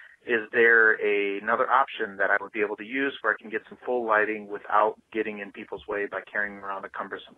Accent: Madison Heights, Michigan, United States; I'm from Madison Heights, Michigan.

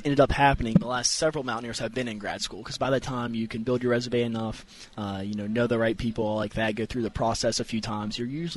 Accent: Elkins, West Virginia, United States; I did. So I'm from Elkins, West Virginia. It's about an hour and a half south of Morgantown.

